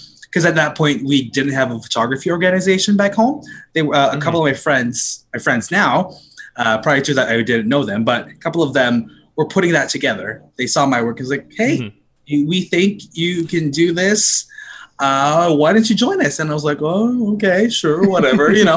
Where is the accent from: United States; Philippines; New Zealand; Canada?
Philippines; I don't want to be like a part of something just because I'm Filipino or because I'm black or because I'm queer.